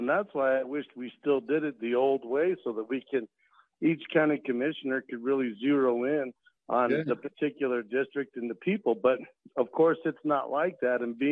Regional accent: Arvada, Colorado, United States; I was born and raised right here in Colorado. I grew up in Arvada, went to Arvada High School.

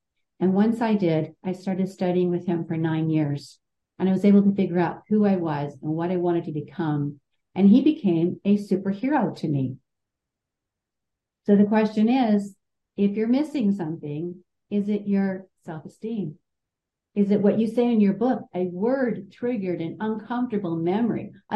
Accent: California, United States; I'm from Southern California.

